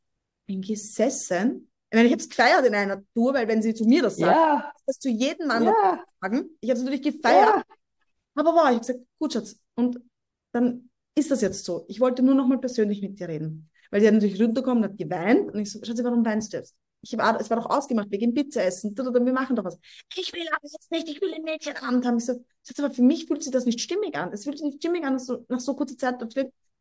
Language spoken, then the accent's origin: German; Vienna, Austria; born there; Aber ich bin eine gebürtige Wienerin. Im Herzen bin ich immer.